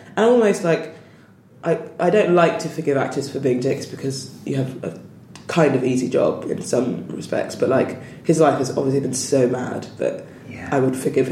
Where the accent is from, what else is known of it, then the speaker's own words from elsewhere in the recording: Sutton, London, United Kingdom; Sutton. Uh-huh. South London, and went to school in Surrey.